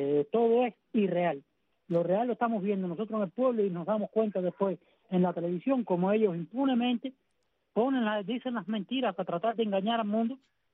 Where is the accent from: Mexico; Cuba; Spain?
Cuba; Guanajay, Artemisa; Yo vengo de Guanajay y en Guanajay la situación está pésima también.